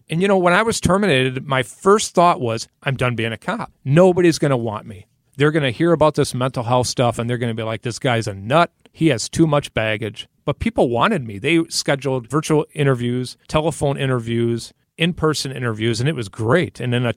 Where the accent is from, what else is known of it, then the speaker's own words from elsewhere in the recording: Racine, Wisconsin, United States; I was born and raised in Racine. This was my dream job.